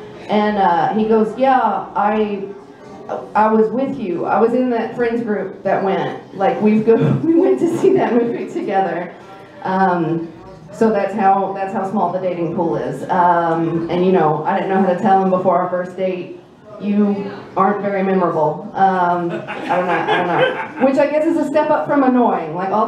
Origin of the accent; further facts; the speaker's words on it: Indiana, United States; I'm from Southern Indiana. I grew up there my whole life, and I still live in Southern Indiana